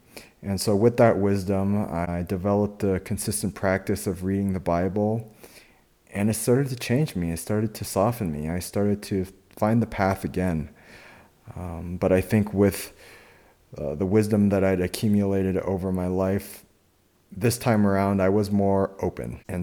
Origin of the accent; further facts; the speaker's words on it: United States; I grew up here in the States with a Christian upbringing.